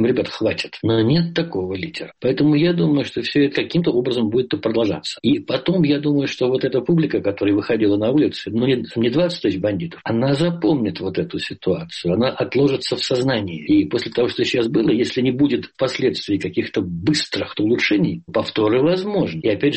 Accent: Kazakhstan; Да и вообще мы, казахи, сам хотим жить, как минимум, где-то в полуевропе.

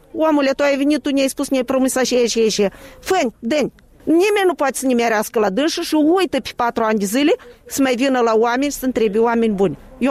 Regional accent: Moldova; noi suntem moldoveni din tal și moldovenii am fost tot timpul.

